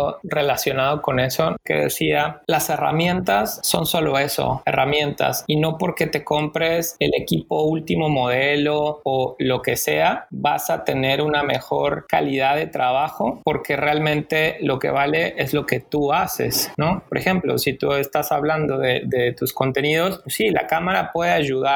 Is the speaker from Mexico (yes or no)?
yes; Mexico; no sabes el orgullo que siento como mexicano